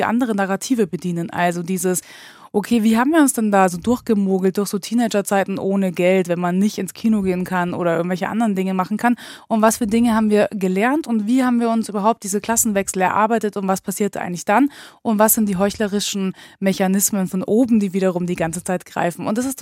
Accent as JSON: {"language": "German", "town": "Osnabrück", "region": "Lower Saxony", "country": "Germany", "said": "ich komme zum Glück aus Osnabrück"}